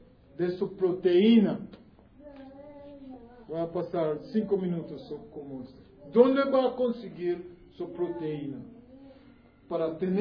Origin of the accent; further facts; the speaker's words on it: Jamaica; born there; Spanish is a second language; Yo nací en Jamaica.